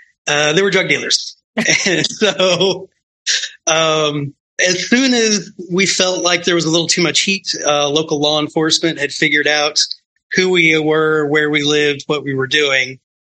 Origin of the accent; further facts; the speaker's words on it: Texas, United States; Generally, my answer to that is, I'm from kind of all over Texas, really.